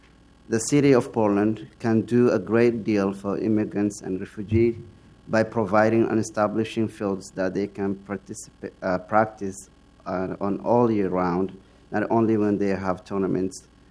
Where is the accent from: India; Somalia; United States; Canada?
Somalia; Brava, Lower Shabelle; Well, you know, I'm from Somalia and from a small city called Brava.